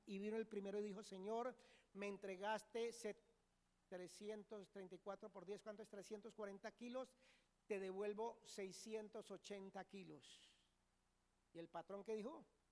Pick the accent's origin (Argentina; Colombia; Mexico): Colombia; Cundinamarca; yo no soy tolimense, ya usted lo sabe, de nacimiento, pero de corazón sí. Y en Cundinamarca comemos tamales, pero por allá en diciembre, los cundinamarqueses.